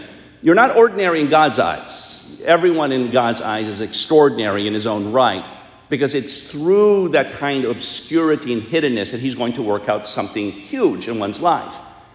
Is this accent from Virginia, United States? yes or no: yes; Virginia, United States; I mean, I'm from Virginia, right?